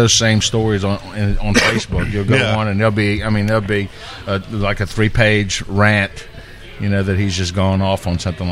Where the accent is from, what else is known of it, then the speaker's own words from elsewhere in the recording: Louisiana, United States; growing up in South Louisiana, I did a lot of Southern humor, a lot of stuff about my family